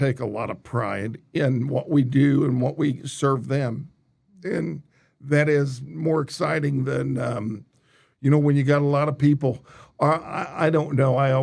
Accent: Indianapolis, Indiana, United States; You know, and I say, well, I do too, and I'm from Indianapolis, you know.

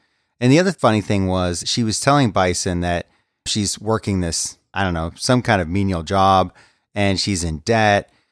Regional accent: United States; However you pronounce it over there. I'm American, so deal with it.

